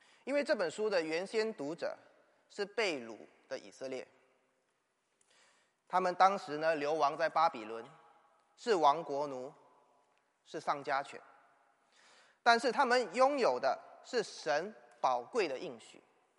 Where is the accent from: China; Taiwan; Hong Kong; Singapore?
Singapore; 那我来自新加坡，同样的，新加坡在今年年底九月也会进行投票